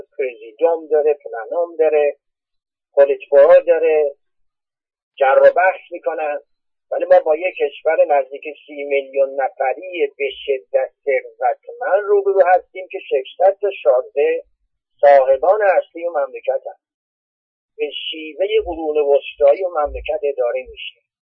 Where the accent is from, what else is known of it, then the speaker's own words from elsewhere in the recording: Iran; من شدیداً معترض این رفتار هستم به عنوان یک ایرانی.